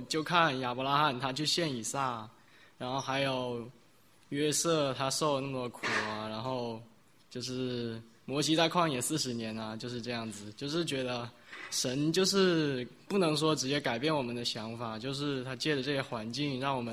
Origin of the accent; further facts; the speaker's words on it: China; 大家好，我是从国内来的